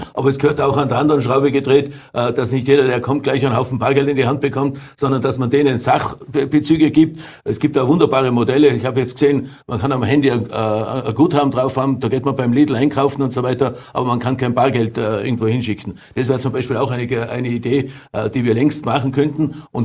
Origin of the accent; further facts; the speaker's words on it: Tyrol, Austria; da muss man stolz sein als Tiroler.